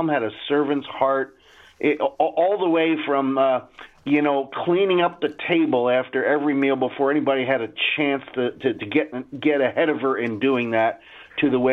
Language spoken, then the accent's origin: English; Philadelphia, Pennsylvania, United States; So, yeah, I grew up in a row home in Northeast Philadelphia.